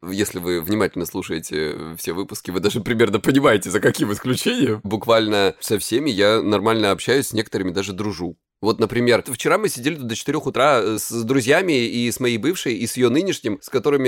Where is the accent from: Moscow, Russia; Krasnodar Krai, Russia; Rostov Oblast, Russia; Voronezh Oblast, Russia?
Krasnodar Krai, Russia